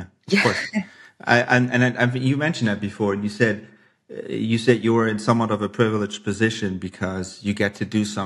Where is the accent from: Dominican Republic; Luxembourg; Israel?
Luxembourg; also born or lived in United States; because I am from here, but I'm also American in a way. I don't know. I think I just I've lived there for so long and I know so many people.